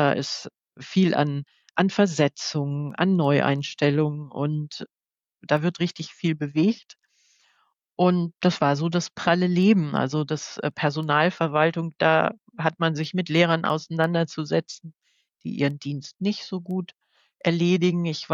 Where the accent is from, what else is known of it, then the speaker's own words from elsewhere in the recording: Wuppertal, North Rhine-Westphalia, Germany; meine Heimatstadt ich komme aus Wuppertal